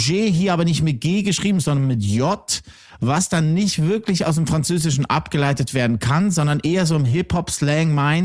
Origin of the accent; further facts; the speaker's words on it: Switzerland; Bei uns in der Schweiz heißt ein kleines Bier ja entweder Stange.